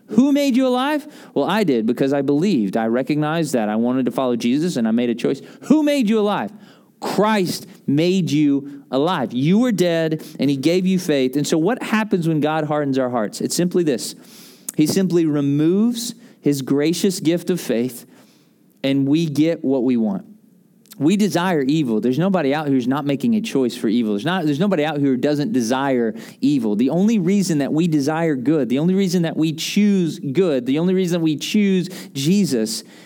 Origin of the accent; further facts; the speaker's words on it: Tennessee, United States; Again, I'm from Tennessee. We don't have grandparents. We have pawpaws and mamas, all right?